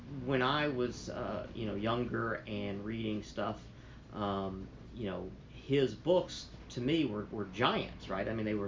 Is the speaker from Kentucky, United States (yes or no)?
yes; Kentucky, United States; I'm from Kentucky, and I'd always wanted to write a book set in Kentucky.